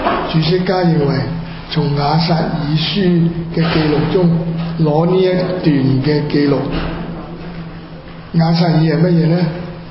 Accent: China; 我哋中國人嗰五千年嘅文化歷史都有呢啲嘅情況，亦都有呢啲記錄嘅。

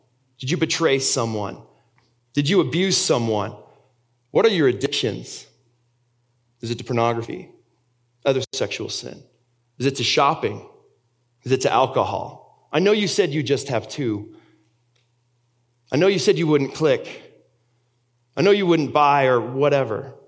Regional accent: Austria; English is a second language; also born or lived in Germany; I grew up in Austria. I was born there and raised there and went to high school in Germany. I fell in love in Germany.

